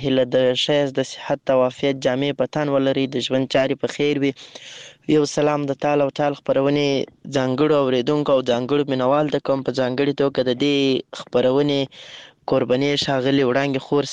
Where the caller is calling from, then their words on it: Lashkar Gah, Helmand, Afghanistan; accent: Helmandi; له هلمند مرکز لشکرګاه ښاره پیغام درته پرېږدم